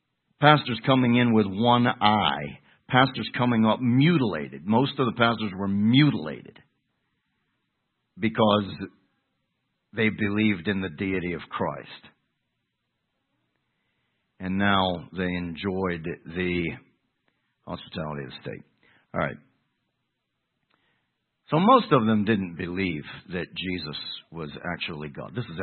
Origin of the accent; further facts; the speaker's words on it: Pennsylvania, United States; accent: Pittsburghese; I'm getting my Pittsburghese in check, my accent in check.